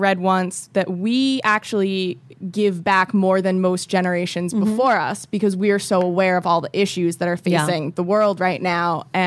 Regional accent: New England, United States; My boyfriend, we grew up in New England where we might have a drought once a year, maybe.

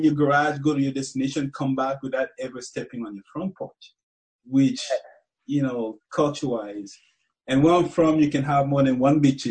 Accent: Cameroon; now in United States; Because when I first moved to America, you know, I'll go to the street, I'll never see anybody.

